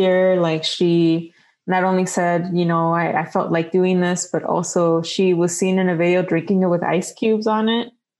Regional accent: Jalisco, Mexico; because we're from Jalisco, and tequila, right. Jalisco is like a couple hours from where I was born.

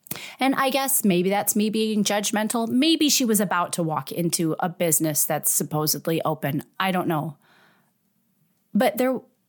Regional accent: Chicago, Illinois, United States; I'm sorry. I'm from Chicago. I'm just going to tell you how it is.

